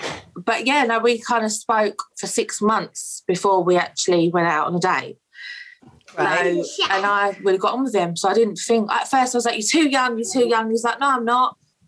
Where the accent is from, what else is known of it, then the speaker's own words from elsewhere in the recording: London, United Kingdom; born there; I was born in East London, so.